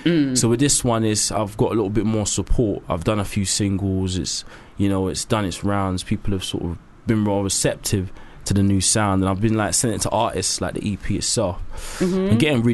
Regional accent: Deptford, London, United Kingdom; Oh yeah, Deptford, yeah. So Deptford, mm-hmm. so southeast, you know what I mean?

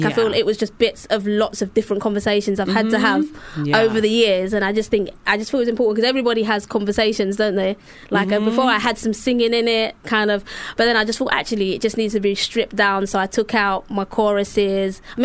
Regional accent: Sierra Leone; she didn't realise I'm really from Sierra Leone.

